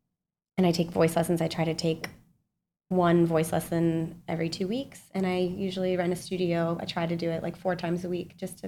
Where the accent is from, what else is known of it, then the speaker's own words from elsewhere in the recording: Salt Lake City, Utah, United States; also born or lived in Kansas; I was born in Kansas and then moved to Utah as a baby.